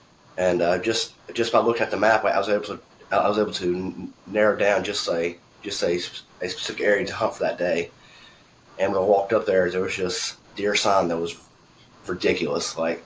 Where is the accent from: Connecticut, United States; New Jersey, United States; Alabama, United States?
Alabama, United States; which I mean I'm from Alabama, so I'm probably just too stupid to use it.